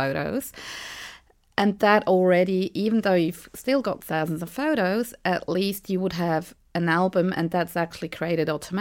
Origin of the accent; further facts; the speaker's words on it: Switzerland; now in Australia; because I'm from Switzerland. We don't get bushfires and earthquakes and tornadoes